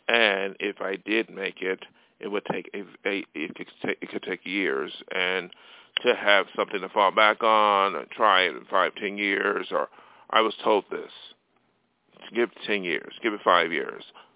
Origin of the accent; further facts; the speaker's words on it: Buffalo, New York, United States; now in Los Angeles, United States; I did not plan out to be an artist and come to L.A. from my hometown, upstate New York, Buffalo, because that was not in the cards, you know.